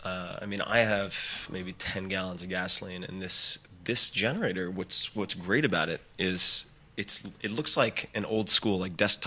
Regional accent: New York, United States; Because growing up on Long Island, I had a lot of injured deer come across my property from people who didn't know how to bow hunt.

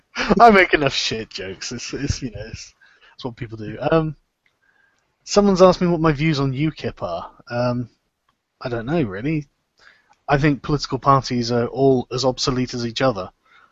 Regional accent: England, United Kingdom; And it's not just because I'm English, but that is a large part of it.

